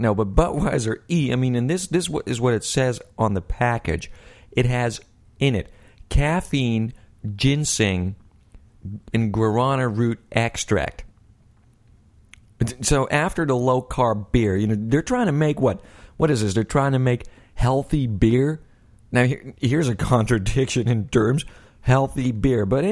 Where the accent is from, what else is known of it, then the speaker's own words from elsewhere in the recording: Netherlands; I'm Dutch, you know, I'm from Holland